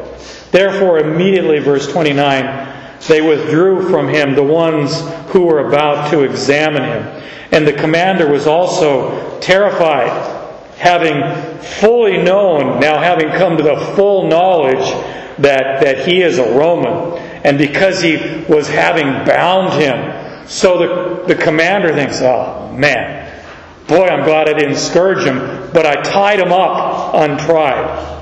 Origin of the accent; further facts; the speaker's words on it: United States; born there; parents were Canadian, and they were Canadians when I was born in the United States. So I'm a Canadian born in a foreign country, and I'm a U.S. citizen because I was born here.